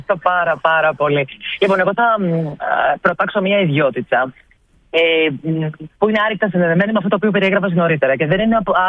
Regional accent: Piraeus, Attica, Greece; born there; Γεννήθηκα στον Πειραιά.

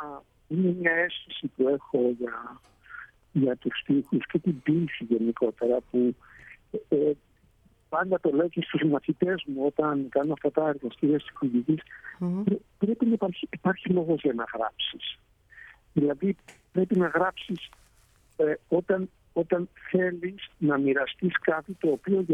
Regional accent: Cyprus; Αγαπώ πολύ και ο τόπο μου, την Κύπρο, την Ελλάδα.

